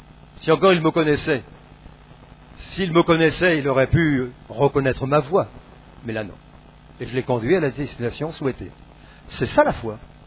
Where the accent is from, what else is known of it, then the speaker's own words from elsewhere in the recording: Rouen, Normandy, France; Alors que j'arrivais sur Rouen, parce que je suis natif de Rouen